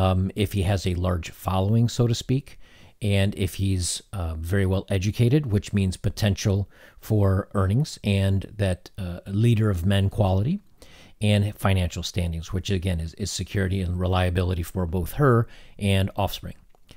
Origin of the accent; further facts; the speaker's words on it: United States; Now, I've heard people pronounce it differently, but you know, I'm an American